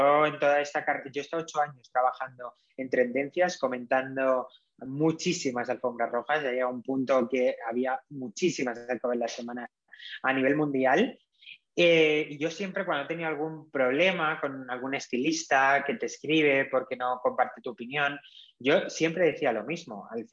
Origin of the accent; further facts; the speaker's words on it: Madrid, Community of Madrid, Spain; also born or lived in Cáceres; yo nací en Cáceres, nos trasladaron a Madrid por el trabajo de mi padre